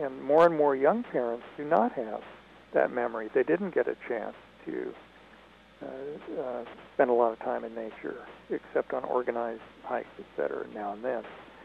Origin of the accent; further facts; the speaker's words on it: Kansas City, Missouri, United States; And I grew up in Kansas, Missouri.